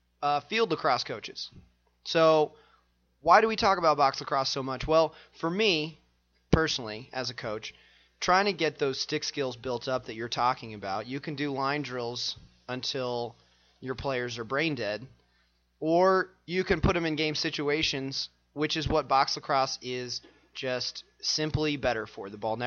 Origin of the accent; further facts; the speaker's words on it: Kansas, United States; I grew up in Kansas, you know, 10, 20 years ago.